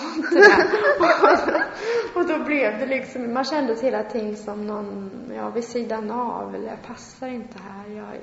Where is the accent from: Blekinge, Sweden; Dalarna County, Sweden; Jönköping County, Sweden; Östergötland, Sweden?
Östergötland, Sweden; Linköping; Jag är från Linköping.